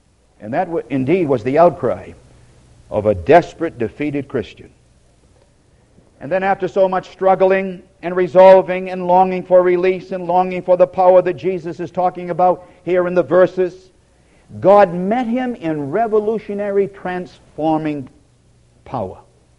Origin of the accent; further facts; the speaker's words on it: Portsmouth, New Hampshire, United States; When I was a boy growing up in Portsmouth, New Hampshire, it was a challenging feat for the bigger kids